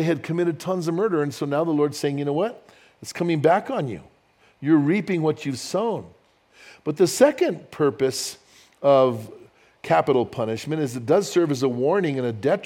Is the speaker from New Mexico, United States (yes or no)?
yes; Albuquerque, New Mexico, United States; When we go to Albuquerque, and I'm from Albuquerque or Bernalillo, it's crazy going there nowadays.